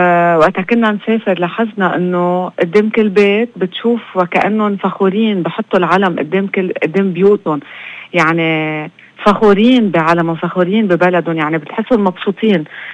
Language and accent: Arabic; Lebanon; أهمية العلم اللبناني بتكوين هويتنا نحن كلبنانية